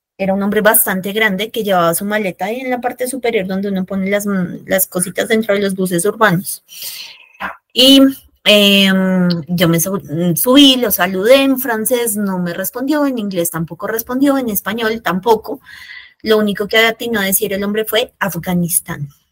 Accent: Colombia; hay gente para la que es inevitable que cuando uno le dice soy colombiano le pregunten

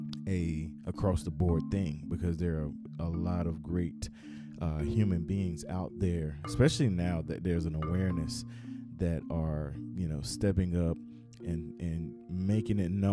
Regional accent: Southeast, United States; I grew up in the Southeast. I've experienced racism in my face.

